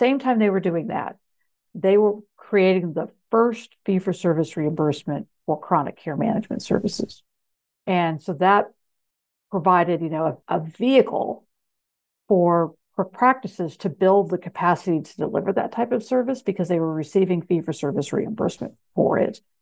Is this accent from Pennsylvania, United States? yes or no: no; Kansas, United States; It's because my home state of Kansas, Blue Cross Blue Shield of Kansas, probably controls 80% plus of the commercial market.